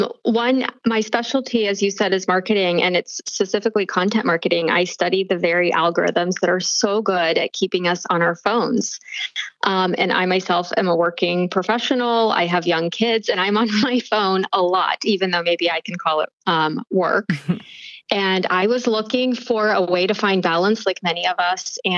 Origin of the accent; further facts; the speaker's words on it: United States; And as an American, that actually felt so novel to me because we pride ourselves in never being off.